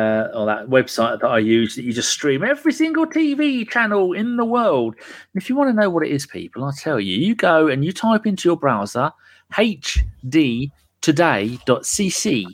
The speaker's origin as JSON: {"language": "English", "region": "England", "country": "United Kingdom", "said": "I go, hey, hello, ladies. I'm from England. Hello."}